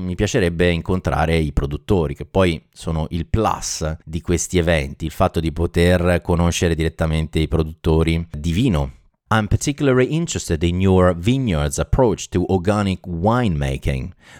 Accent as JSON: {"language": "Italian", "region": "Abruzzo", "country": "Italy", "said": "Io sono abruzzese, sono in Abruzzo"}